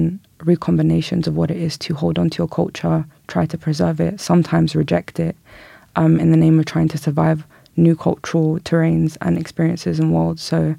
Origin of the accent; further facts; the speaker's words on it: London, United Kingdom; I was born and raised in North London to a Kurdish family. I'm a Kurdish woman